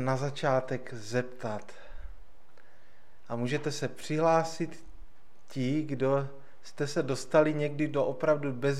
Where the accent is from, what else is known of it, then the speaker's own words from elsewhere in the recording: Šumperk, Olomouc Region, Czechia; now in Prostějov, Czechia; Jsem sice z Prostějova, ale pocházím ne úplně daleko odsud, ze Šumperka, ale už je to 25 let, co bydlím na Prostějovsku